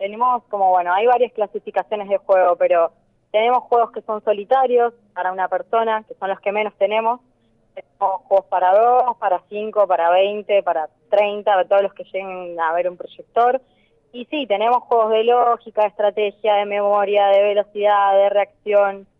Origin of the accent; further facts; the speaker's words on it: Buenos Aires, Argentina; moved away; hace 2 años y medio salimos de Buenos Aires, que es de donde somos originalmente